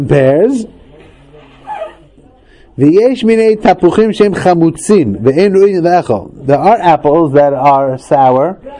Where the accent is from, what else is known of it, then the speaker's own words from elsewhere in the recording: Hillcrest, New York, United States; So I grew up in Hillcrest on 168th Street between 75th and 76th.